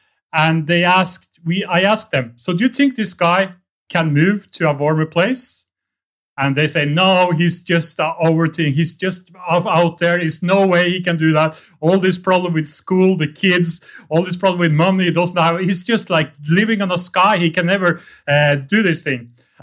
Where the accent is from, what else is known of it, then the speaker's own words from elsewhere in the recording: Norway; moved away as an adult; now in abroad; Moved there because I'm from Norway, so I was didn't feel I was fitting in the Norwegian society